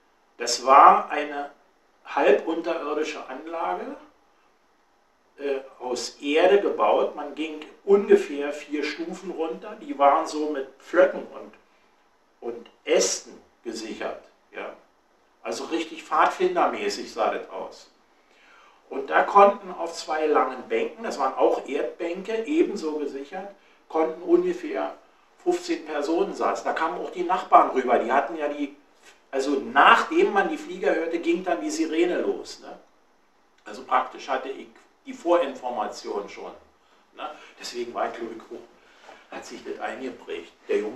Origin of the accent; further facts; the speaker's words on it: Berlin, Germany; Ich stamme aus einem aus dem Berliner Norden und wir saßen genau in der Einflugschneise der Bomber.